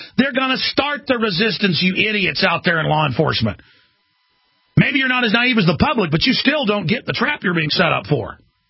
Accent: Rockwall, Texas, United States; I was exposing police dealing drugs where I grew up in Rockwall, Texas

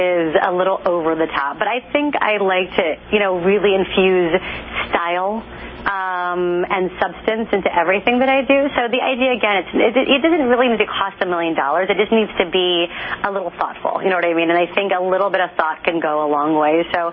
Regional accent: Texas, United States; I'm from Texas, so there's actually really nice wines in Texas

